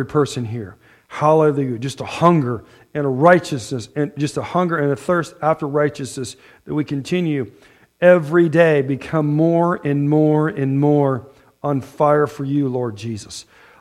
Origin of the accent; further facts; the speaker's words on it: Iowa, United States; and of course, we grew up around the Des Moines River, southeast Iowa